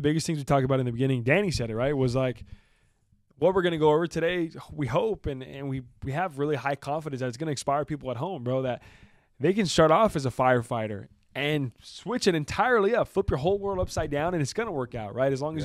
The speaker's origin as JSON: {"language": "English", "town": "Visalia", "region": "California", "country": "United States", "tie": "born or raised there", "said": "because I mean, we're from Visalia, and I grew up from Visalia"}